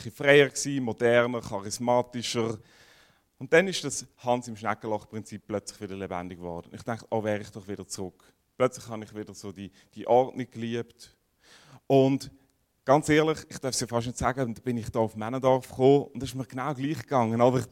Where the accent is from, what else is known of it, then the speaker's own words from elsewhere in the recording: Aarau, Aargau, Switzerland; Und ich bin in der Kirche in Aarau aufgewachsen. Bin dort gross geworden, bin dort mega lange immer in die Kirche gegangen.